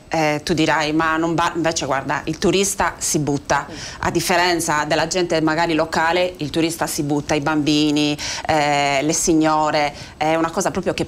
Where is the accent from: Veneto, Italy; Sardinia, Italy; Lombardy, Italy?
Sardinia, Italy; Tortolì; sono di Tortoli